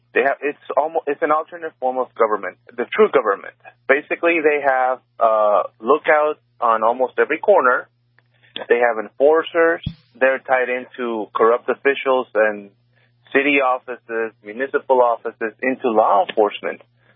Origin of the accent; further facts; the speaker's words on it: Brownsville, Texas, United States; I grew up in Brownsville. At the time, you know, being a high school student, I could go into Mexico, have dinner, meet girls.